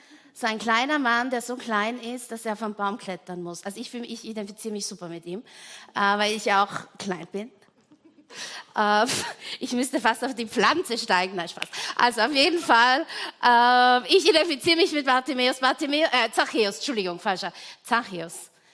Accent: Trentino-Alto Adige, Italy; also in Südtirol, da wo ich herkomme, gab es immer die Trophäe, wer der Palmesel wird.

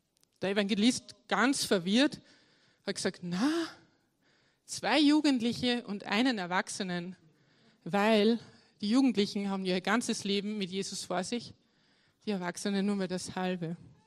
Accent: Leoben, Styria, Austria; accent: Styrian; ich bin aus Leoben, aus der Steiermark und es wird heute auf jeden Fall ein bisschen steirisch

